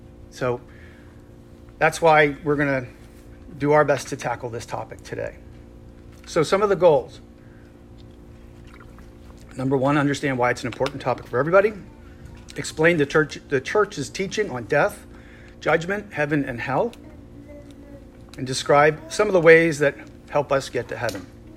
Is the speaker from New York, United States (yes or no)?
no; Philadelphia, Pennsylvania, United States; So I was raised in the Episcopal Church in Philadelphia in a kind of, I would call it a WASPy type neighborhood outside of Philadelphia.